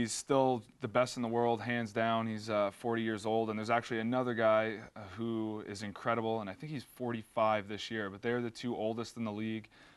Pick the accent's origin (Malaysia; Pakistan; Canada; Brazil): Canada; now in United States; it's 10 times different. So when we first moved here, it's football, football, football.